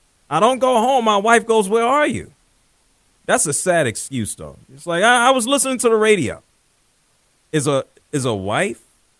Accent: New York, United States; You know, growing up in New York, one of the ugliest things I've seen in my life.

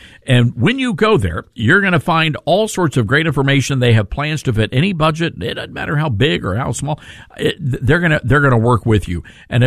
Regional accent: Tennessee, United States; We're trying to get one started in the Volunteer State, which is my home state.

